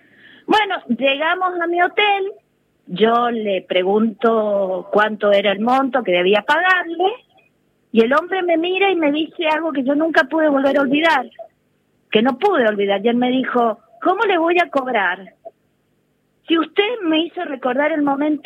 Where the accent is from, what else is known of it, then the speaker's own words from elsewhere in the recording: Argentina; Y yo le explico que soy de Argentina.